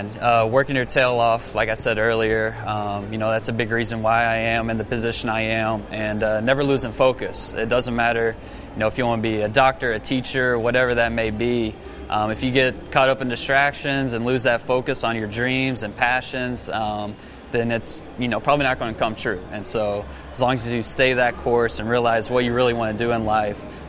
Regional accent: Dallas, Texas, United States; then you could throw Emmitt Smith in there since I grew up in Dallas

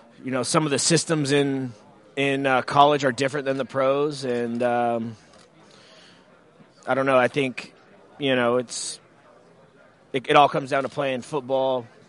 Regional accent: Texas, United States; clearly you're 11 years old growing up in Texas

